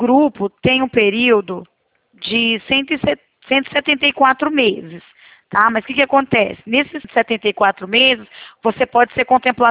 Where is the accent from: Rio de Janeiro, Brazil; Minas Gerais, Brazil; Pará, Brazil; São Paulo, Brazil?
São Paulo, Brazil; Presidente Prudente; essa casa que eu comprei aqui. Aqui em Prudente, que eu sou de Presidente Prudente, né?